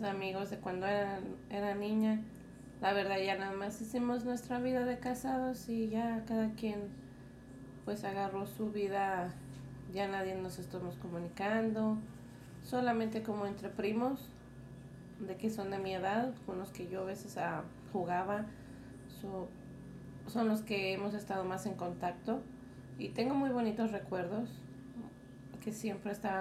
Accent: Mexico; moved away; Yo nací en México en el año del 1988. Fue muy bonita mi infancia, muy bonito todo, porque en México era más libertad

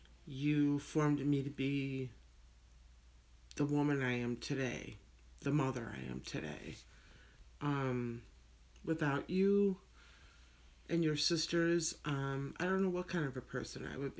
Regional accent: Cleveland, Ohio, United States; I grew up in Cleveland in a working class family. My dad was a construction worker. My mom was a stay-at-home mom.

